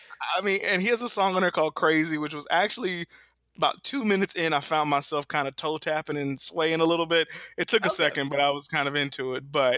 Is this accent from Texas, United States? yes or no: yes; Dallas, Texas, United States; So I was growing up in Dallas, Texas at the time.